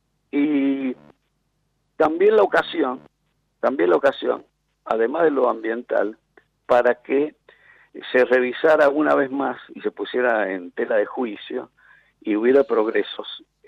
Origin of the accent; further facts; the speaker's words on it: San Juan, Argentina; now in Buenos Aires, Argentina; como habrás podido apreciar a la audiencia por mi acento inocultable, yo a pesar que vivo hace muchos años en Buenos Aires, soy sanjuanino